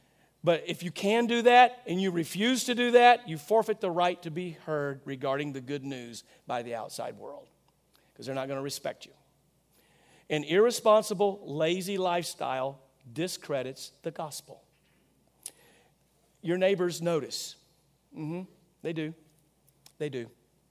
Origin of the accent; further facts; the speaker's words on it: Rosebud, Arkansas, United States; growing up in Hamley and Donna's house, on the dairy farm, outside of Rosebud, Arkansas, actually closer to Turnip than Rosebud